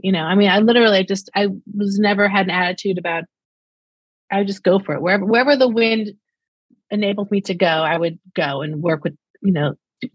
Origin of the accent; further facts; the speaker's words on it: Brooklyn, New York, United States; I had for some reason they cast me as a blonde French model, which is completely not me. I'm short, dark hair, and from Brooklyn.